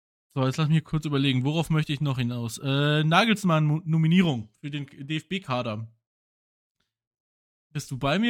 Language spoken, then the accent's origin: German; Dortmund, North Rhine-Westphalia, Germany; Ich bin natürlich auch als Dortmunder ein bisschen heartbroken